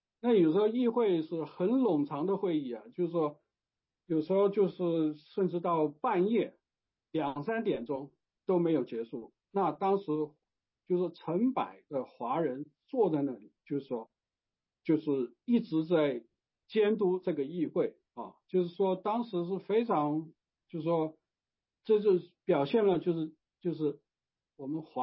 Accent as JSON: {"language": "Chinese", "country": "China", "moved": "yes", "lives_now": "United States", "said": "就是移民到美国，特别是我是从中国来，那就是要在美国是需要一段时间适应"}